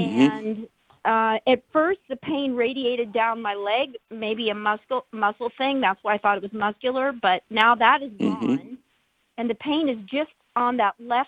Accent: California, United States; I'm 61 years old. Nice. I grew up in the Bay Area, and I just retired this year as an elementary school teacher.

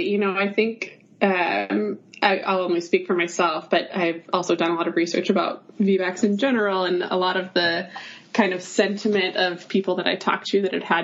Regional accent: North Carolina, United States; now in New York, United States; I've been in New York for almost 4 years now. I am from North Carolina originally, and even when I lived in North Carolina, just really felt like I was destined to be a New Yorker.

